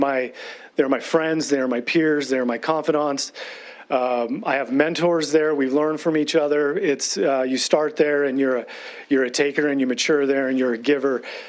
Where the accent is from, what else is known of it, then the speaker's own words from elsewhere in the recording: Lewistown, Montana, United States; I was born in Montana in 1976.